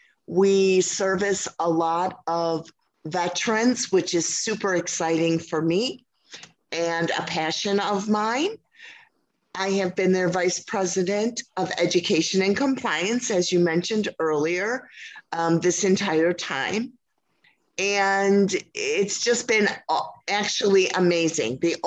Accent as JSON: {"language": "English", "region": "Illinois", "country": "United States", "said": "I am from Illinois, outside of Chicago, and lived in Chicago as well."}